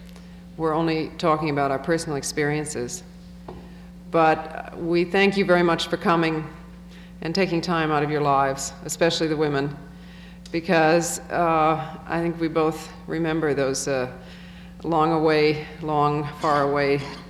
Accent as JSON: {"language": "English", "town": "Toledo", "region": "Ohio", "country": "United States", "tie": "born or raised there", "said": "Something must be happening in Ohio that wasn't happening when I grew up in Toledo."}